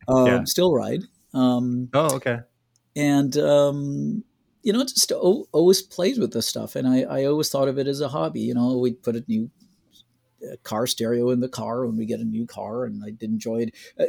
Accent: France; first language en; So my mother tongue, I guess, was English, because that's, you know, what was spoken part-time around the house, but really French was what I mainly grew up with, and still generally speak French. It's a little rusty. In France, I got really interested in electronics.

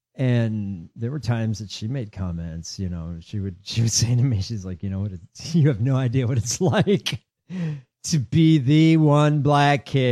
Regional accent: Baraboo, Wisconsin, United States; different parts of the world now that we're from Baraboo or I know from Baraboo.

